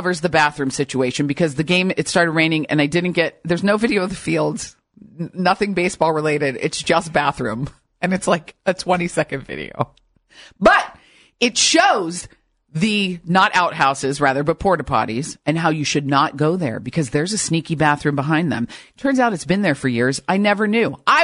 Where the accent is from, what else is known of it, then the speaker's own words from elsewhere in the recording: Westlake, United States; I started my field report in my hometown, my current, where I live, Westlake